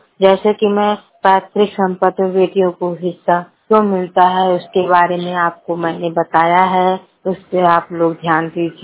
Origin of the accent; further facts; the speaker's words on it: Uttar Pradesh, India; मेरे जिले का नाम संत कबीर नगर है।